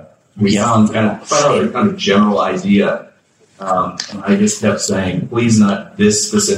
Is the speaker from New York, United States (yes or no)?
no; Idaho, United States; North Idaho.